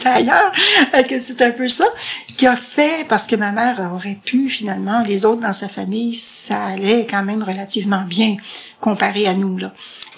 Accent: Montreal, Quebec, Canada; born there; also born or lived in Lanaudière; Moi, je suis née à Montréal, en fait.

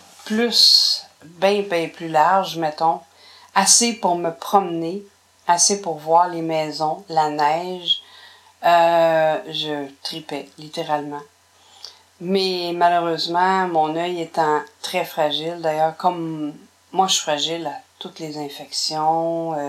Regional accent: Montreal, Quebec, Canada; born there; Moi, je suis née à Montréal, à l'hôpital, dans ce temps-là, ça existait encore, c'était l'hôpital Sainte-Jeanne-d'Arc.

